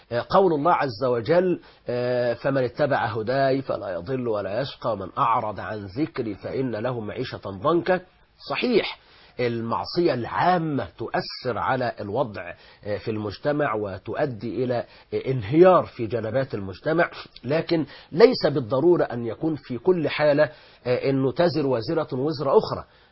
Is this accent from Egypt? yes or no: yes; Egypt; أنا شخصيا كمصري